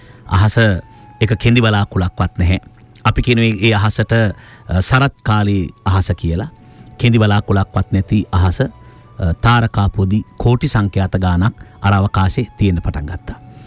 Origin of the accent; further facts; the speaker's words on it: Diyatalawa, Uva Province, Sri Lanka; මට මේ ගීතය හදි මතක් වුණේ මගේ ගම දියතලාවනේ.